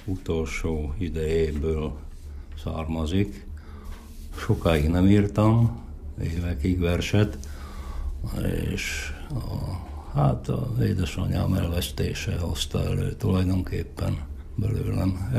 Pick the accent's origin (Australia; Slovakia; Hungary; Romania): Slovakia; Upper Hungary; Felvidéki magyarként az ott volt a kedvenc téma, a megmaradásunk, a kultúránkért való küszködés.